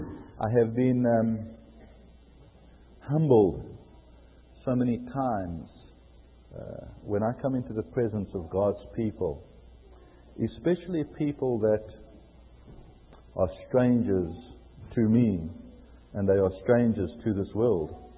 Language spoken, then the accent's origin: English; South Africa; accent: South African English; Because I'm speaking a South African English.